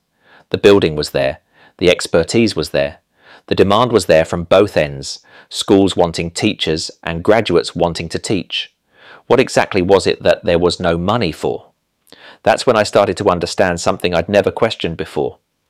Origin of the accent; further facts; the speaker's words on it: Didcot, South East England, United Kingdom; I grew up in Didcot with my dad, who taught physics at Oxford Brookes.